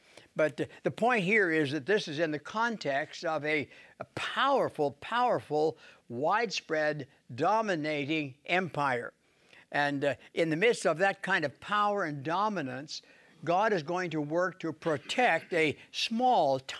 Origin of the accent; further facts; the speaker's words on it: Saskatchewan, Canada; born there; I was born in Saskatchewan, and we had a town hall that would show movies Friday night and Saturday.